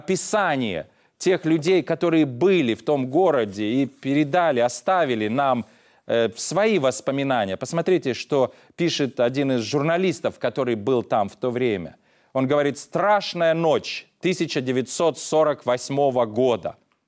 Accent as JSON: {"language": "Russian", "region": "Ashgabat", "country": "Turkmenistan", "tie": "born or raised there", "said": "в Ашхабаде. Землетрясение, которое произошло в той местности, где я родился, в Средней Азии, где я рос."}